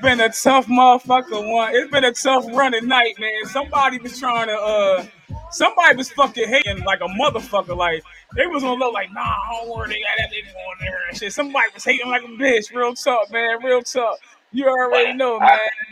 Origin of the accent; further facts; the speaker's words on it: New Jersey, United States; from my hometown, CMD, Canvas, stand the fuck up, New Jersey, for those that don't know.